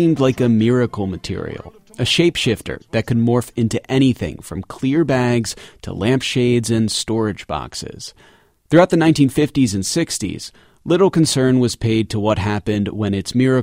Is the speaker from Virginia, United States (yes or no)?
no; New Jersey, United States; Some states, including my home state of New Jersey, proposed banning single-use plastic.